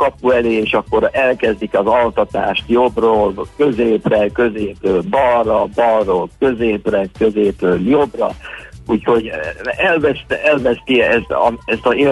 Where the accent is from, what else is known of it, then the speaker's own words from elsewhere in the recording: Hungary; born there; moved away; hát Magyarországon születtem, de hát most itt élünk, így alakult a sors